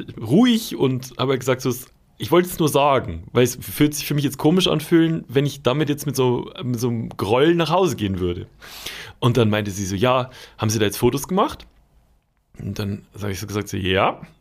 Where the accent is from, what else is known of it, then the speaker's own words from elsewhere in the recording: Cologne, North Rhine-Westphalia, Germany; ich komme aus Köln